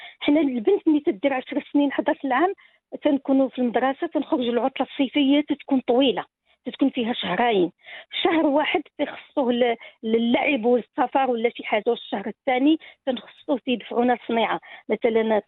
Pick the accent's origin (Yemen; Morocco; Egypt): Morocco; احنا كمغاربة